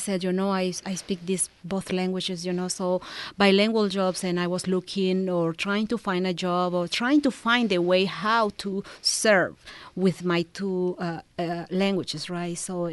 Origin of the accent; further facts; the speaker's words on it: Nicaragua; English is a second language; moved away as an adult; I'm originally from Nicaragua. I had my degree there in sustainable tourism. And then for family reasons, I moved here.